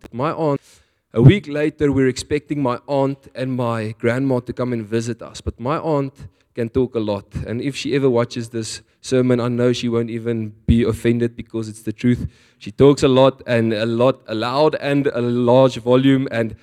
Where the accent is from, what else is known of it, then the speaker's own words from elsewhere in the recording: Winterton, KwaZulu-Natal, South Africa; my hometown, Winterton, in the Drakensberg Mountains. And if for those of you who don't know, it's an extremely religious town. Like, very small town.